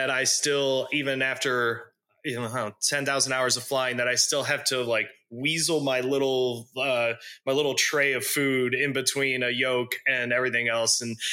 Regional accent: Chicago, Illinois, United States; I grew up in the Chicago area in the west suburbs, specifically right under the O'Hare approach path.

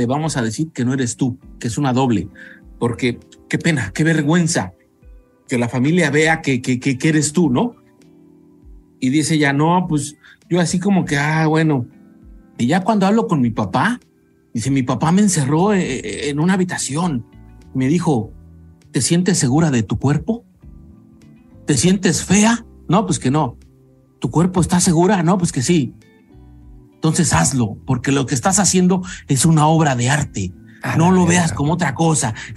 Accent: Mexico; O sea, y más como mexicanos, o sea, pues no la chingamos, ¿no?

